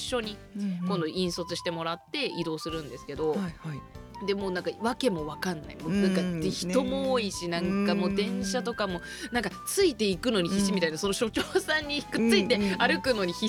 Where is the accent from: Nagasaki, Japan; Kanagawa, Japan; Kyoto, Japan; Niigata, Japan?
Niigata, Japan; now in Tokyo, Japan; 新潟から上京してきて、うん、新潟はねやっぱちょっと寒いから桜、うん、遅いんですよ。